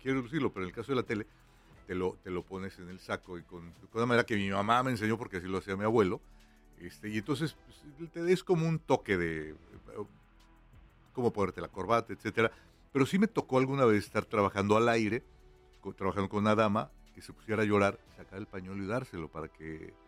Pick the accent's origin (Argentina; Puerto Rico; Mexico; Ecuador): Mexico; al menos yo, que soy mexicano